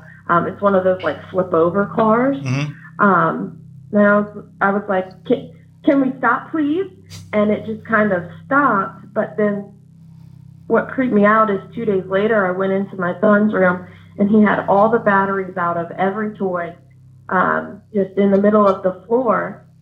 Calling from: Virginia, United States; I'm calling from Virginia.

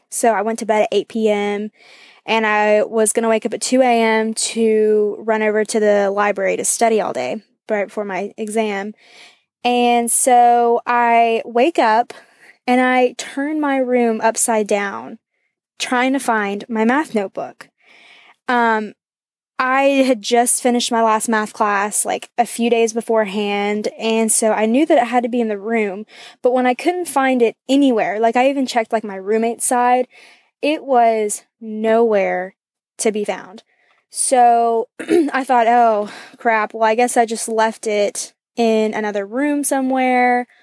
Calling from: Athens, Georgia, United States; I'm calling from Athens, Georgia.

